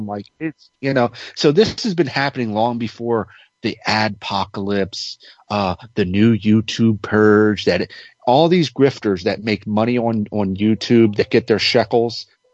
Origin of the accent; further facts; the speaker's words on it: Maryland, United States; I mean, I never really lived around DC, but I'm originally from Maryland.